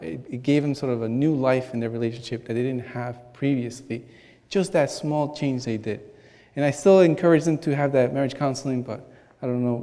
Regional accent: Rhode Island, United States; I grew up north in Rhode Island, and it's one of most the atheistic places in the country.

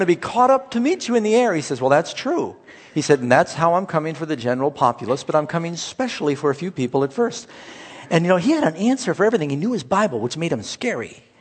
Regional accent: California, United States; You know, I'm from California, and not far away is where Jim Jones had his temple.

